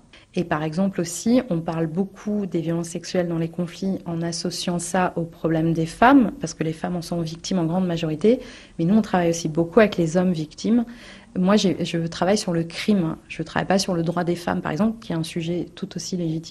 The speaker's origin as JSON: {"language": "French", "town": "Moulins", "region": "Auvergne-Rhône-Alpes", "country": "France", "tie": "born or raised there", "said": "Sauf que j'ai grandi à Moulins-sur-Allier, qui était la ligne de démarcation pendant la Seconde Guerre mondiale."}